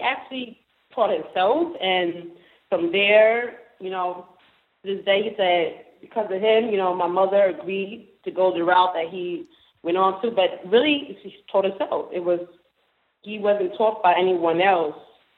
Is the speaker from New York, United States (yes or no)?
yes; Queens, New York, United States; now in Brooklyn, United States; I'm originally from Queens, New York. I was born in Queens, but I live in Brooklyn.